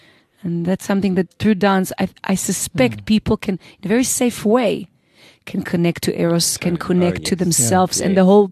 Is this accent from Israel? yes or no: yes; Israel; I grew up in Israel, and we didn't get much stars. There's a lot of pollution and clouds and whatever.